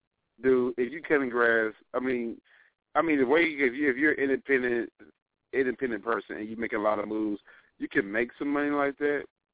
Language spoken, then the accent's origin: English; New Jersey, United States; that's across the pond from my hometown in New Jersey.